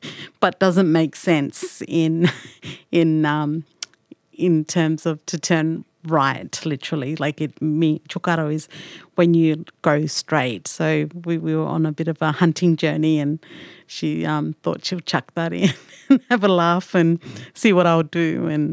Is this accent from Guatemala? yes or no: no; Papunya, Northern Territory, Australia; first language Loritja Pintupi; English is a second language; now in Alice Springs, Australia; I am from Papunya community. Well, my family is from Papunya community. I currently live in Mbandwa in Alice Springs. And the language I speak is Loritja Pindabi.